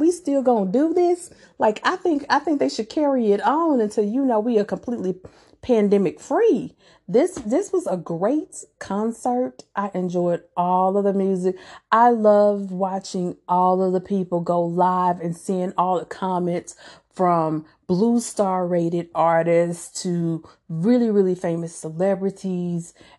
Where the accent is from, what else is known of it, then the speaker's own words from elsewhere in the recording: the South, United States; And another one, I'm from the South.